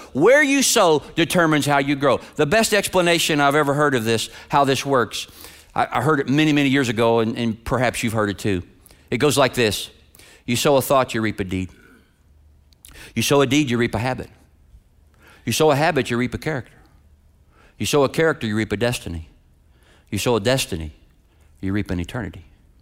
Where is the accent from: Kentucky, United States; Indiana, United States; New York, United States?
Kentucky, United States; Germantown; And I was a kid from Kentucky.